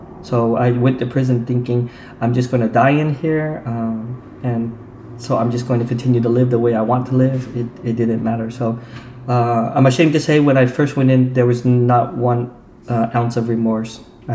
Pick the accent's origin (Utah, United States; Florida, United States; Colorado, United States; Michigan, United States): Utah, United States; Provo; I grew up in Provo, Utah, which is during that time, it was right after the Vietnam War. So I would not be surprised if we were the very first Vietnamese family there to settle in Utah.